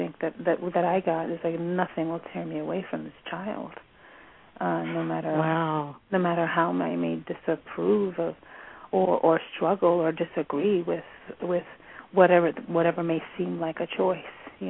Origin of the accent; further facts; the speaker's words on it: Bronx, New York, United States; I had a God-given preparation in two ways, in that I'm born and raised in the Bronx